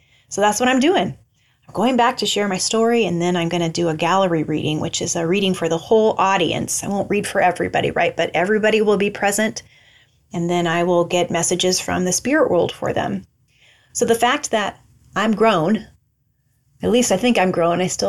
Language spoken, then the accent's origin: English; Albia, Iowa, United States; So throughout my, I think, 20 years I grew up in Albia